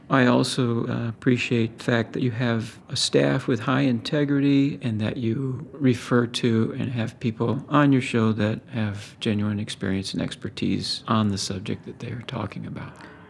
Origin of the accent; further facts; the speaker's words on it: Brooklyn, New York, United States; moved away; I'm originally from Brooklyn, but I've made my home now for the last 40 plus years in the Pacific Northwest.